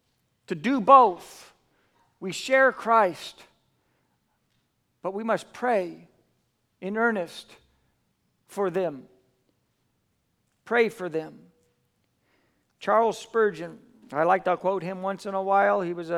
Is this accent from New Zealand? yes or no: yes; New Zealand; also born or lived in California, United States; I came from California, but most of you know I was just 5 years old when I came to New Zealand. So I'm more Kiwi than Californian, but all my family is Californian.